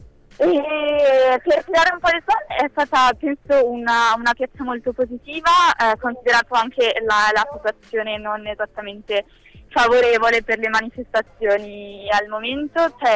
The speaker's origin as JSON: {"language": "Italian", "region": "Trentino-Alto Adige", "country": "Italy", "said": "per quello che percepisco io anche da Trentina"}